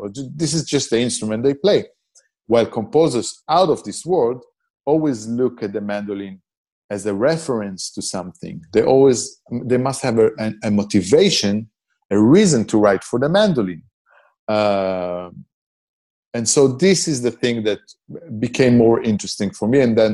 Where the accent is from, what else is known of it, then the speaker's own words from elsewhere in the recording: Beersheba, Southern District, Israel; Well, I was growing up in Be'er Sheva. It's in the southern part of Israel.